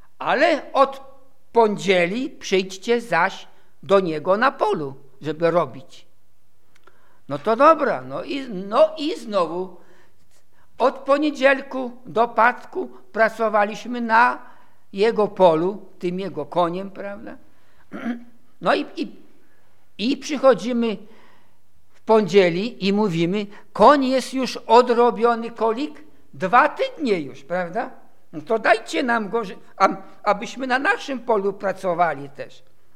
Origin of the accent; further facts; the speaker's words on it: Katowice, Silesian Voivodeship, Poland; also born or lived in Nysa; miasto Nysa, tam gdzie ja się urodziłem. No i ja jestem z Katowic